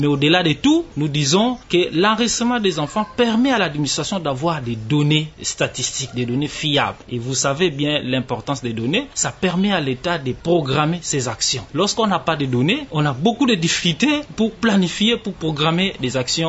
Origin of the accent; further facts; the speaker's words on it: DR Congo; born there; Je suis né en RDC, j'ai obligatoirement l'identité congolaise, la nationalité congolaise.